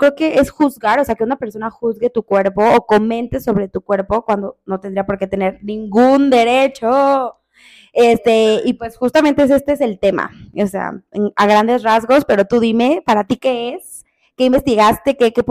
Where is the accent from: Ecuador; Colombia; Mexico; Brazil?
Mexico; una mexicana disfrutando de nuestro país.